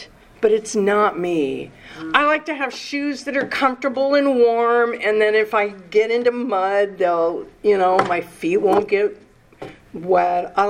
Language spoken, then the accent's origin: English; Pacific Northwest, United States; So I'm from the Pacific Northwest, so I am prepared for any kind of weather at any moment.